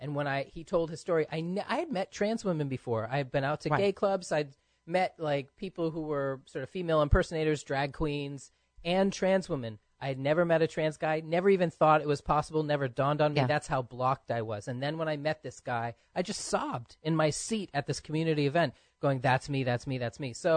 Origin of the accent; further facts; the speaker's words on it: Maine, United States; I grew up in Maine.